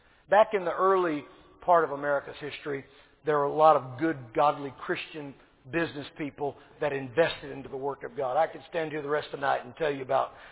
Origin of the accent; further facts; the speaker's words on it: Arkansas, United States; when I was a little boy growing up in Arkansas, even in my childhood, all the restaurants would be closed until noontime on Sunday.